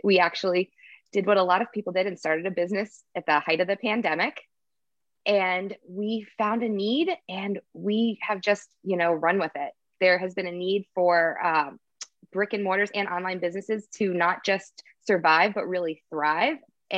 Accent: Florida, United States; now in Maine, United States; I'm originally from Florida, not New York, and I am now in Maine.

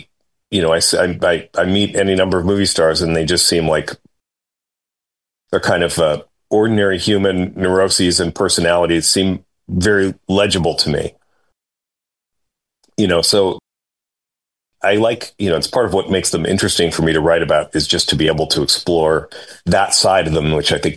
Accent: Santa Monica, California, United States; I grew up in Santa Monica, which is adjacent to the Palisades

